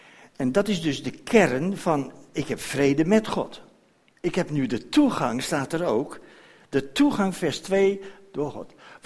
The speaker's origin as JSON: {"language": "Dutch", "country": "Netherlands", "said": "En daar hebben wij als mensen, zeker als Nederlanders, in algemene zin het moeite mee"}